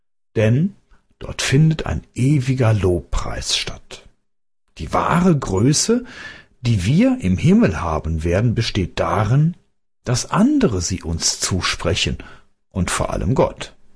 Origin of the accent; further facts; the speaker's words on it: North Rhine-Westphalia, Germany; Bei uns am Niederrhein, wo ich herkomme